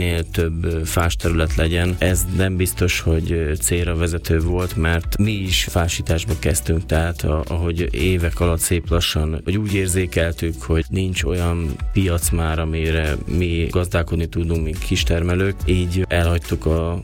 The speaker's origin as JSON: {"language": "Hungarian", "region": "Homokhátság", "country": "Hungary", "tie": "born or raised there", "said": "én tényleg ott nőttem fel kint a tanyán"}